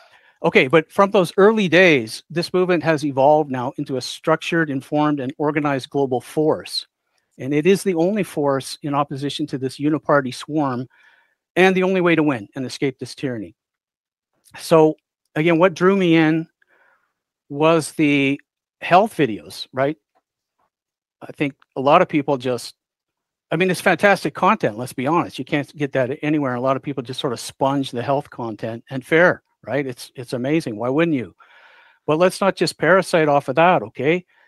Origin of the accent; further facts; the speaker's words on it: Alberta, Canada; I'm from Alberta, Canada.